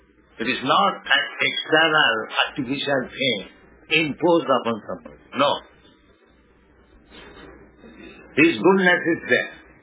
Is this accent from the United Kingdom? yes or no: no; India; English is a second language; I am poor Indian